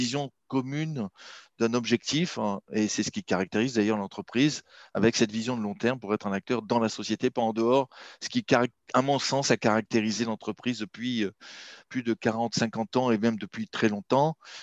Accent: Marseille, Provence-Alpes-Côte d'Azur, France; also born or lived in Paris / Shanghai, China / London, United Kingdom; moi je suis marseillais d'origine, j'ai commencé à travailler à Paris après avoir fait des études à Aix-en-Provence, j'ai travaillé donc à Paris, puis à Marseille, puis à Shanghai en Chine en 1997, puis dans la Silicon Valley, je suis revenu en Europe

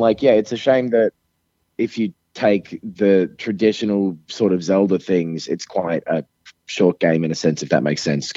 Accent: Kyoto, Japan; because I'm on a business trip at the moment outside of my hometown of Kyoto

